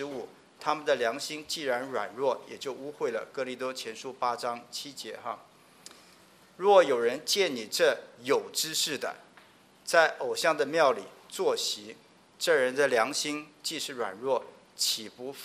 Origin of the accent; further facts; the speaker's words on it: Taiwan; 像我从台湾来的